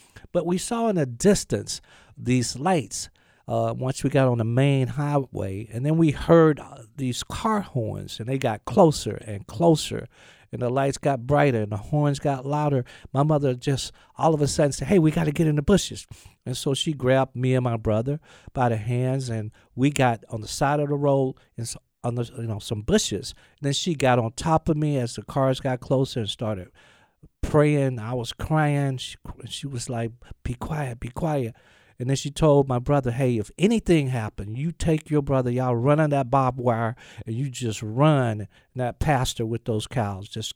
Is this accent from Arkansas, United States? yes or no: no; Gaston, Alabama, United States; I grew up in Gaston, Alabama, which is only an hour and a half from here, 2 hours, 1952, Ray. Mm. And I never went to a black school.